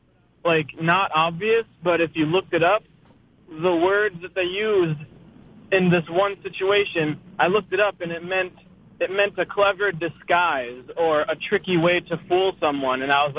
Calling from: Fairport, New York, United States; Fairport, New York, where the conventions happen.

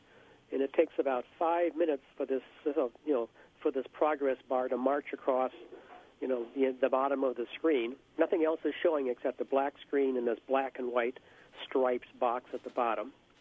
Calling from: Greece; Calling from Greece.

